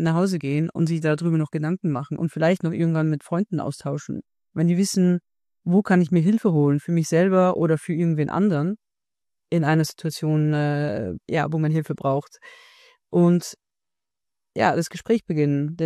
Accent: Austria; Ich habe heute auch drüber nachgedacht, ich komme aus Österreich, ob es da irgendwie Kulturunterschiede gibt mit den Niederlanden.

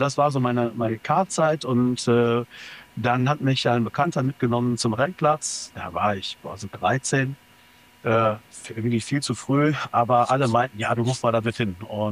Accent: Düsseldorf, North Rhine-Westphalia, Germany; Ich bin 38, wohne mit meiner Familie in der Nähe von Düsseldorf, bin absolut rheinisches Kind in Düsseldorf geboren, in Düsseldorf groß geworden.

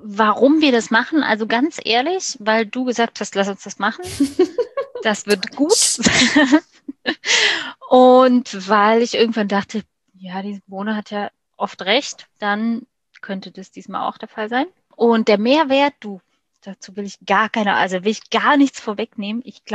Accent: Saxony-Anhalt, Germany; born there; Aus dem Osten von Deutschland, gebürtig aus Sachsen-Anhalt

